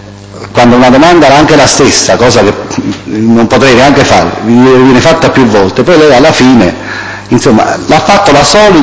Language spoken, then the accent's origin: Italian; Naples, Campania, Italy; No, sono io che vengo da Napoli.